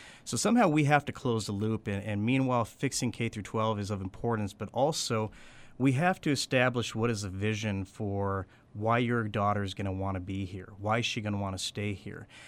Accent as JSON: {"language": "English", "region": "New Mexico", "country": "United States", "tie": "born or raised there", "moved": "as an adult", "said": "I grew up in New Mexico, and I remember a lot of years ago when I was 18 and graduated, I left the day after high school graduation because I had no idea what careers were out there."}